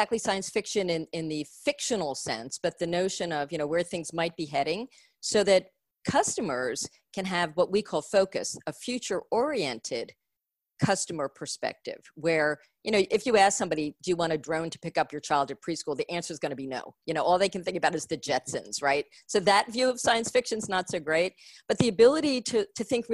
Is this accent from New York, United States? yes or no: no; Philadelphia, Pennsylvania, United States; born there; You know, I was born in Philadelphia.